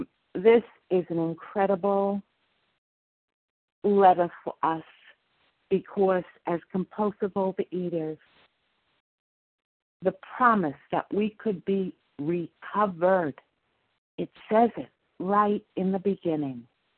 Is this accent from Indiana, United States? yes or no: no; New York, United States; My name is … thank you, Amy, for your service. I am from New York.